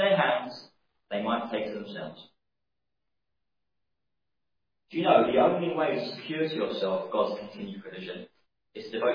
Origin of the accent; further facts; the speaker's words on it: United Kingdom; Now, we're British people, very good at when you're having dinner or something